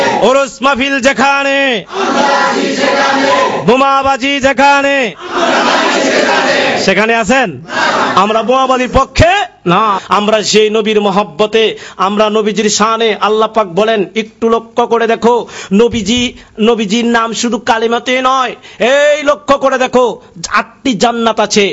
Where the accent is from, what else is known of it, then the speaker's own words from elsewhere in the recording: Kuliarchar, Dhaka Division, Bangladesh; আমাদের কিশোরগঞ্জ উপজেলা কুঠিয়াদি উপজেলাতে, আমার বাড়ি কুঠিয়াদি উপজেলাতে